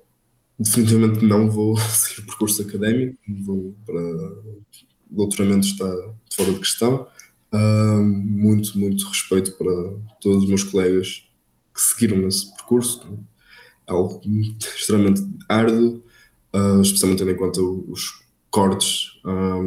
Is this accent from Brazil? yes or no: no; Norte, Portugal; mas nunca esquecendo que, acima de tudo, sou minhoto